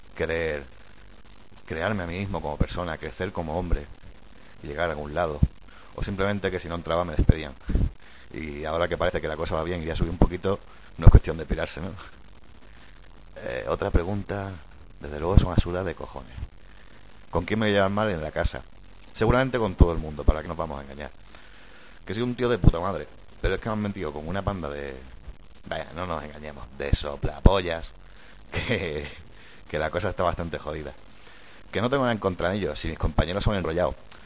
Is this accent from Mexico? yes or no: no; Cádiz, Andalusia, Spain; dibujante, vengo de Cádiz, me llevaré bien con todo el mundo